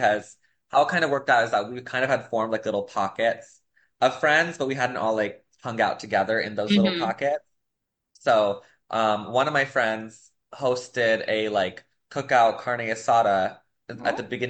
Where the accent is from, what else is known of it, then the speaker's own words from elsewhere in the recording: Gilbert, Arizona, United States; now in Chandler, United States; I'm from Gilbert, but I live in Chandler now.